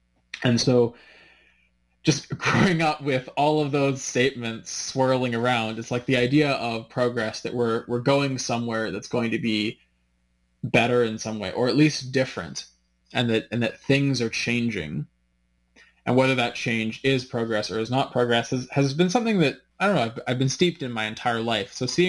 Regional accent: Canada; in my case as a Canadian

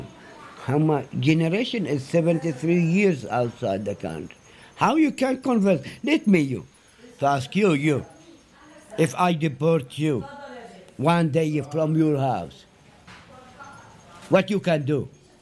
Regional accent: Hebron, West Bank, Palestine; English is a second language; I am from Hebron. I live in the Baca Valley from long, long time, about 800 years ago.

